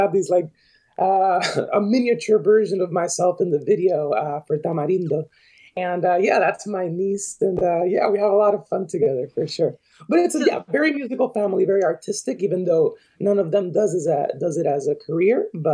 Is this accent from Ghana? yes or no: no; Puerto Rico; moved away; I was raised in Puerto Rico, lived there pretty much my whole life until 6 years ago, 5 years ago.